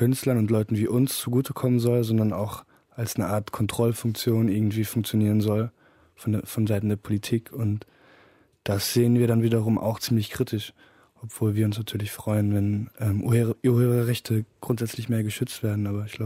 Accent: Herford, North Rhine-Westphalia, Germany; now in Berlin, Germany; Ich komme aus Herford in der Nähe von Bielefeld.

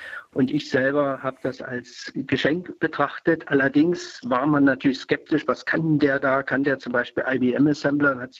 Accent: East Germany, Germany; Ich bezeichne mich als Ostwossi. Also ich komme aus dem Osten, war 30 Jahre im Westen und bin jetzt im Alter wieder nach dem schönen Leipzig gezogen.

